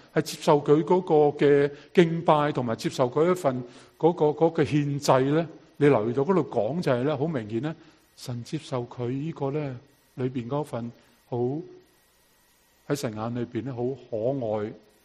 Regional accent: Guangdong, China; 我广东人就圆蹄啦

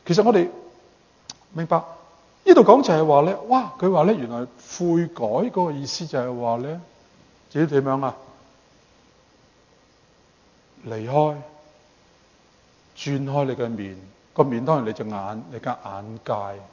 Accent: China; 但係我哋中国人啦，我哋中国人譬如早几代嘅中国人啦，好着重里面嘅所谓嘅修养㗎嘛。

